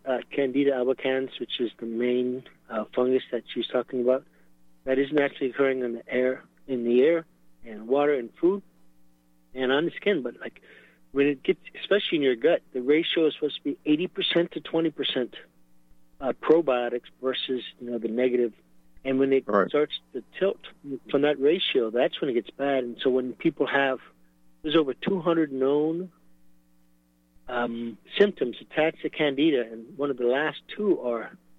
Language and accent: English; Illinois, United States; I used to love corn. I grew up in Illinois.